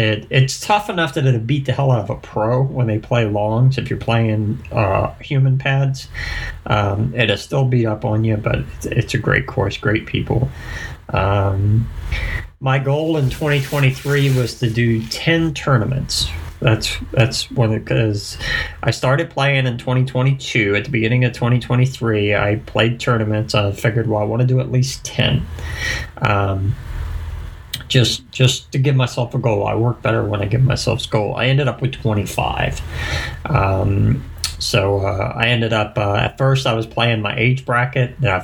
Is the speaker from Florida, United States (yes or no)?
yes; Florida, United States; now in Virginia, United States; my home state was originally Florida, but I relocated to Virginia now.